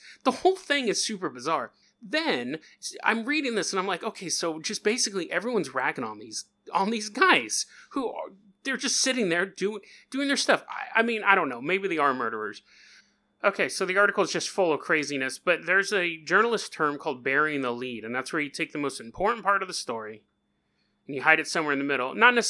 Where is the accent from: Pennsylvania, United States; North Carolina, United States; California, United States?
California, United States; I'm from California, so I can say that.